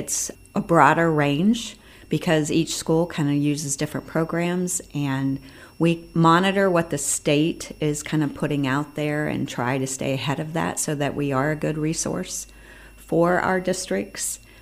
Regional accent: Ohio, United States; I was born and raised in Holmes County, and I graduated from West Holmes, spent 24 years working in the West Holmes school system

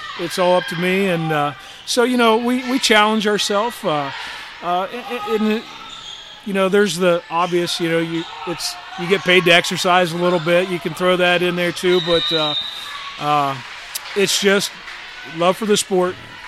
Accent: Fresno, California, United States; we all kind of grew up together. Separate towns. Ed was from Bakersville, I was from Fresno, John was from West Lafayette

